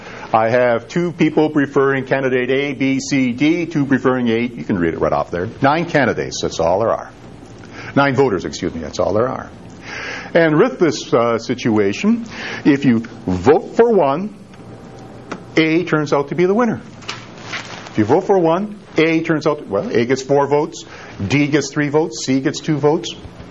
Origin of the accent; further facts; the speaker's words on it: Chicago, Illinois, United States; thought I came from a tough town. I came from Chicago, you know, and you know Chicago. You've heard of Chicago.